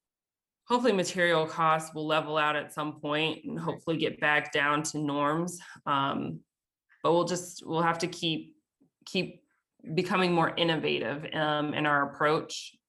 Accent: Chicago, Illinois, United States; is a designer out of my hometown in Chicago.

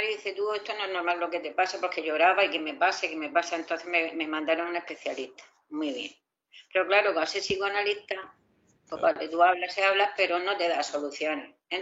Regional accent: Murcia, Region of Murcia, Spain; No, yo soy de Murcia.

